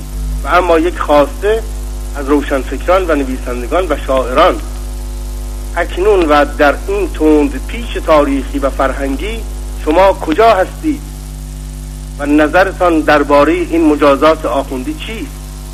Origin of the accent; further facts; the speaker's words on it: Iran; من یک ایرانی هستم